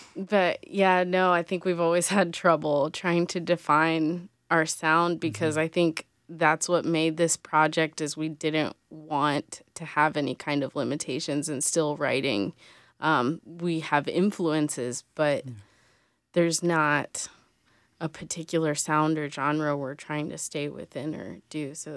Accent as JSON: {"language": "English", "region": "Florida", "country": "United States", "tie": "born or raised there", "lives_now": "Charlotte, United States", "said": "Claudio and I have been here almost 19 years now. We grew up in Florida, lived in Venezuela very briefly, and then came here."}